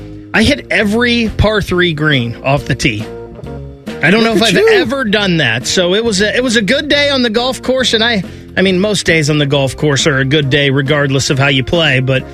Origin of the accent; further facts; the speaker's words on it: Grove City, United States; I believe I had that alumni weekend in my hometown of Grove City is undefeated.